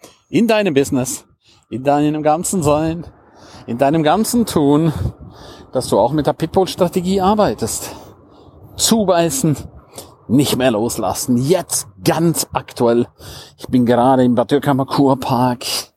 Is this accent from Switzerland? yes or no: yes; St. Moritz, Graubünden, Switzerland; Strahlend blauer Himmel, wie in meiner Heimat St. Moritz.